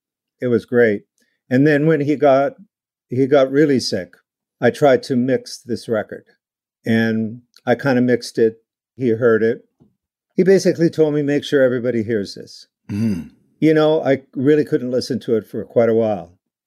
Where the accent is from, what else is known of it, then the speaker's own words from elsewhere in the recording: Canada; we talked about being Canadian, being like fathers, growing up in Canada, and hockey.